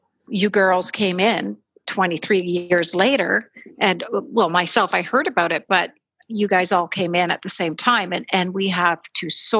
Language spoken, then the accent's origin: English; Englehart, Ontario, Canada; born there; I was born in Tomstown, which is just outside of Englehart, in around the Hilliardton area.